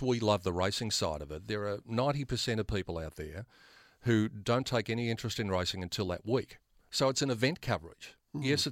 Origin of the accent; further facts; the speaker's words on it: Australia; And so as an Aussie overseas